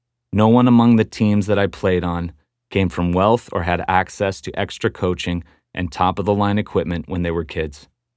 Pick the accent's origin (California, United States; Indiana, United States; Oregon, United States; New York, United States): Indiana, United States; Terre Haute; Growing up in Terre Haute, Indiana, I never had a professional baseball lesson, not one lesson.